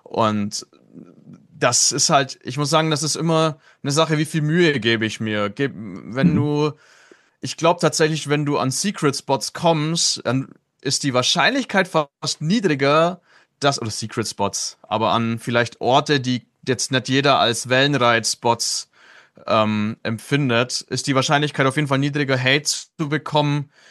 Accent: Southern Germany, Germany; warum ich irgendwann als Süddeutscher tatsächlich in den Norden geflohen bin.

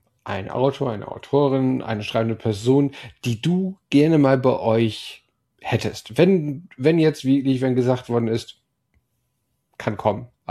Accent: Hamburg, Germany; ich komme aus Hamburg

